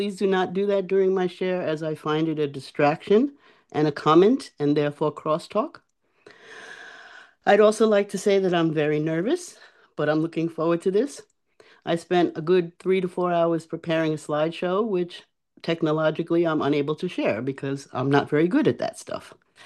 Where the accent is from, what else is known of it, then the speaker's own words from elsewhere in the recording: New York City, New York, United States; New York is a nationality. I was born and raised in New York City.